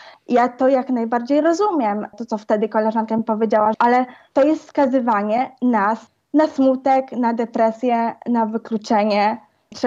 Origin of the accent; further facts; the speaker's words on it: Łowicz, Łódź Voivodeship, Poland; now in Warsaw, Poland; Ja w ogóle sama mieszkam, teraz mam chłopaka, ale pochodzę z Łowicza. Jak wyjechałam do Warszawy